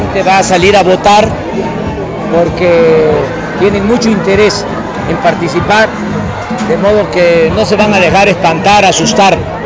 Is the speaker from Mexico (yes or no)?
yes; Mexico; Yo lo que quiero, como muchos mexicanos, millones de mexicanos, es que haya un cambio